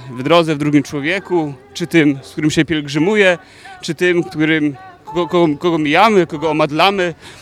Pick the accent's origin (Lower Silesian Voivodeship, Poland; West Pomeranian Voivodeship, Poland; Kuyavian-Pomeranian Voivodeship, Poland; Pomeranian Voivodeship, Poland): Lower Silesian Voivodeship, Poland; Wrocław; Jestem z Wrocławia